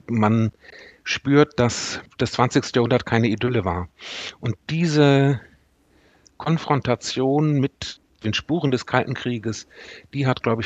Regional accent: Neuss, North Rhine-Westphalia, Germany; also born or lived in Cologne; now in Dresden, Germany; Ich war aus Neuss. Alle sind damals nach Köln gezogen.

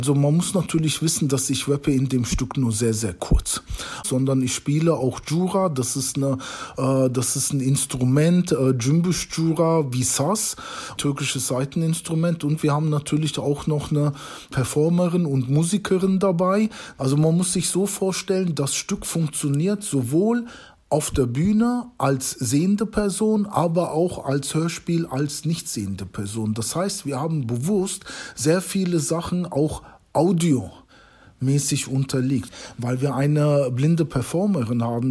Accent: Germany; ich bin in Deutschland geboren. Ich kenne letztendlich kein anderes Land oder habe nie in einem anderen Land gewohnt.

